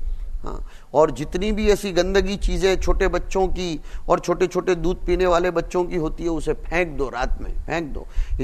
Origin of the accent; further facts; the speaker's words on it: Vadodara, Gujarat, India; मैं बड़ौदा था मेरे वतन में